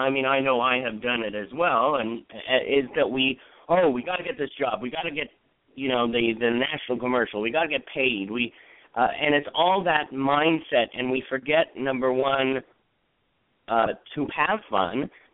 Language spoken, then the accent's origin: English; California, United States; Northern California, in the San Mateo County area. Was there, not half my life, but a long time.